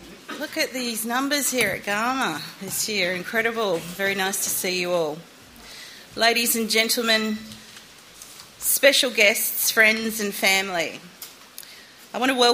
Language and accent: English; Northern Territory, Australia; Worldwide, my home state is second only to El Salvador, where the rate is 1,659.